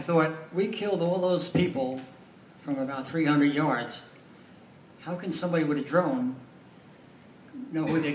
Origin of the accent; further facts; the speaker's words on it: New York, United States; Basically, I grew up on Long Island, and I was a very naive kid